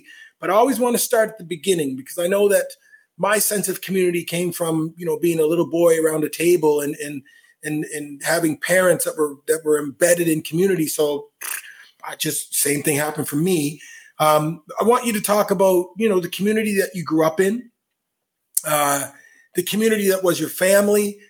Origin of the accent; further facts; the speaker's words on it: Halifax, Nova Scotia, Canada; from Halifax, my hometown as well.